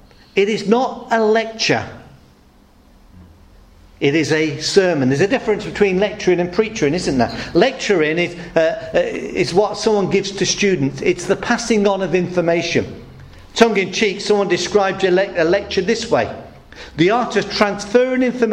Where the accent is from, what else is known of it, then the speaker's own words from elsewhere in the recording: Coventry, West Midlands, United Kingdom; I grew up in the Midlands. Coventry is where I was born and bred. I did for a year when I was training alongside two evangelists move, I suppose, about 10 or 15 miles down the road to Royal Leamington Spa.